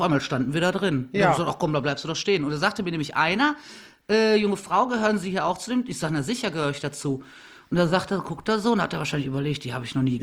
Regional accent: Hückelhoven, North Rhine-Westphalia, Germany; born there; now in Sonsbeck, Germany; gebürtig bin ich aus Hückelhofen. Ja. Aus Schaufenberg. Schaufenberg bei Hückelhofen. Hückelhofen, Schaufenberg, sagt man, ne? Ja, und dann sind wir ja 1981, 82 sind wir nach Sonsbeck gezogen.

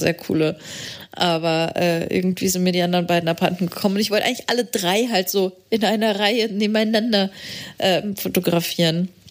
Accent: Portugal; Ich bin in Portugal aufgewachsen.

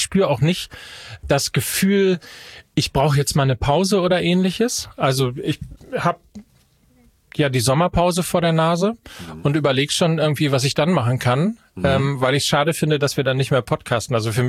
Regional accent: North Rhine-Westphalia, Germany; now in Hamburg, Germany; Ich komme ja aus Ostwestfalen ganz gebürtig.

